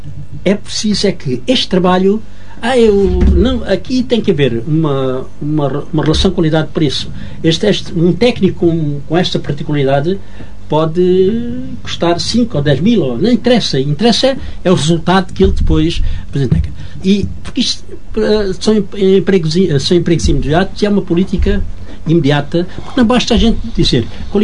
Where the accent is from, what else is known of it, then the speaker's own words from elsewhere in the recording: Vidigueira, Alentejo, Portugal; Eu sou aqui da Vidigueira, desculpe. Nasci cá na Vidigueira